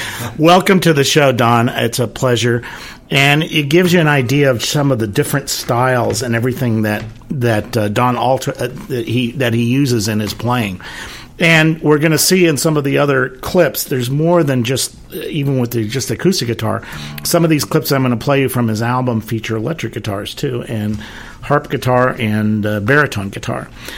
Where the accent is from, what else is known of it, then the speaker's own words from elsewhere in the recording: United States; born there; Well, being American-born, I don't know.